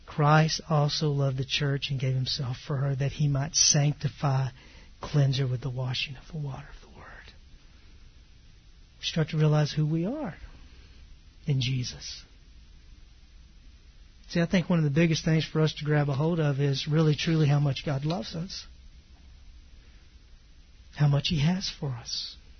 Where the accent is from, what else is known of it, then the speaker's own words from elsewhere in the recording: Texas, United States; And growing up in East Texas, it either bites you, stings you, gores you. It's pretty rough country.